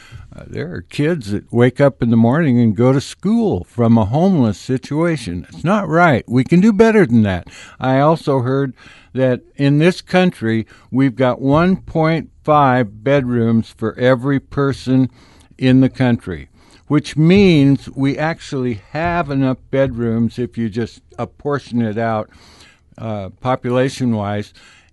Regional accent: Oregon, United States; the Umpqua, which is where I grew up originally. I came from the Umpqua.

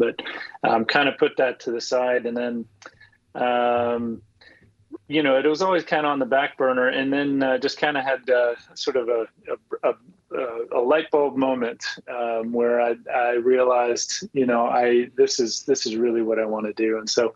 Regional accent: Connecticut, United States; I'm from Connecticut originally.

